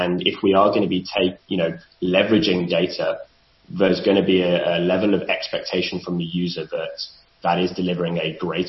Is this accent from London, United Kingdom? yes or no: yes; London, United Kingdom; I'm trying not to introduce my bias here of being a Londoner